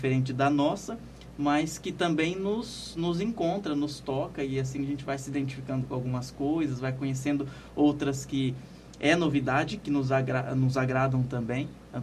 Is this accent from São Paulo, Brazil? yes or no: yes; Taquaritinga, São Paulo, Brazil; Eu sou natural da cidade de Taquaritinga, que é próxima a Jaboticabal.